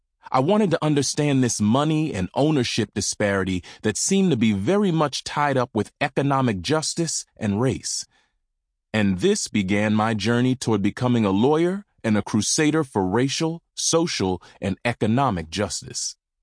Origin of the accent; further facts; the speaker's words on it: Lumberton, North Carolina, United States; In the fall of 1978, in my hometown of Lumberton, North Carolina, for the first time, black kids from the South Side were being educated alongside white kids.